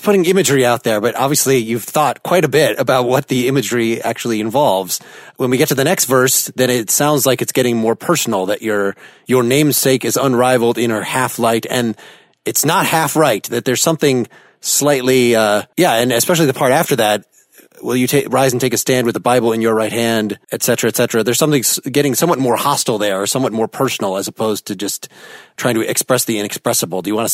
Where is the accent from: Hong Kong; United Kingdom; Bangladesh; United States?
United States; Chicago, Illinois; I'm also from the Chicago area like you